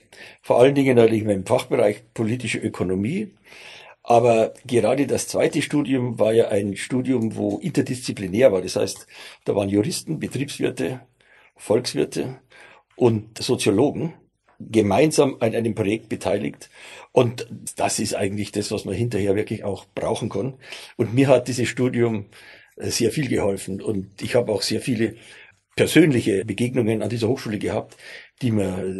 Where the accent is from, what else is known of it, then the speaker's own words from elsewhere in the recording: Bavaria, Germany; accent: Bavarian; Ja, ich bin ja Bayer, wie man unschwer hört.